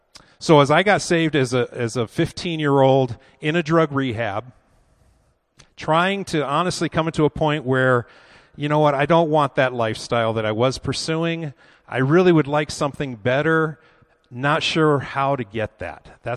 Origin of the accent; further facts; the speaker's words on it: Florida, United States; I grew up in Florida. We would go out to a place in Sarasota called Siesta Key Beach.